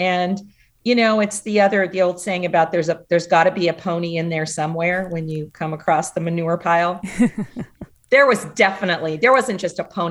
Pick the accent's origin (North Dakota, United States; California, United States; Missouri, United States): California, United States; Manteca; moved away; I grew up in Manteca, left California for many years, but my roots are in this area, really.